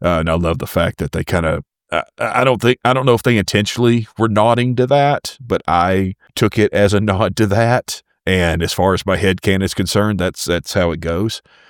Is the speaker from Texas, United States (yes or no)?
yes; Texas, United States; just, you know, growing up in Texas, dealing with the same sort of things that Bobby was.